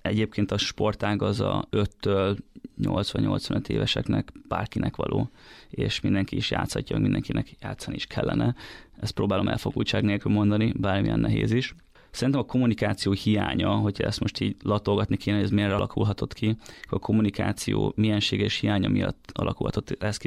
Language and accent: Hungarian; Hungary; Mi, mint magyarok, tudjuk is magunkról, hogy amikor olimpia